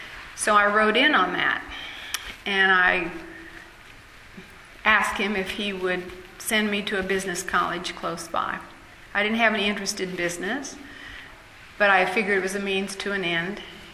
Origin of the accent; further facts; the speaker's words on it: Ireland; So I was not really shy, shall we say, being Irish and all.